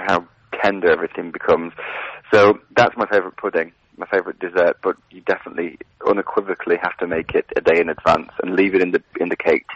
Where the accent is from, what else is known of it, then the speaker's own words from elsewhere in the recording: North West England, United Kingdom; my hometown in Lancashire, rural Lancashire.